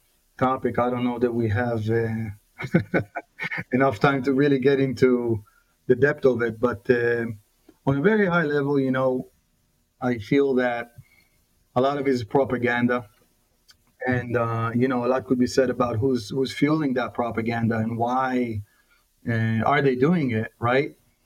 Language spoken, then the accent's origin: English; Mombasa, Coast, Kenya; English is a second language; also born or lived in Nairobi; I was lucky enough to be in a British school as a child in Kenya. You know, I was raised in Mombasa, then Nairobi.